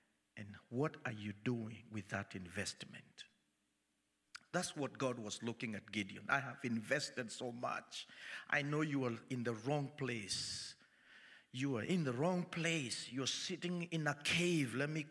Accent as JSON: {"language": "English", "country": "Kenya", "said": "I come from Kenya, and I come to share the good news."}